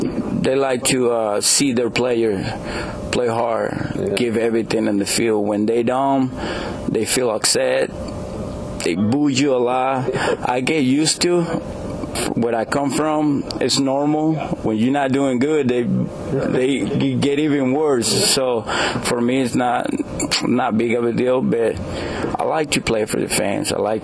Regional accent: Venezuela; English is a second language; Of course, we have tough country. I'm from Venezuela.

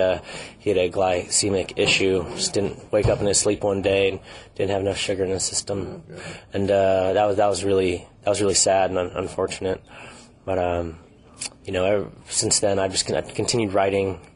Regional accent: Long Beach, California, United States; I grew up in Long Beach

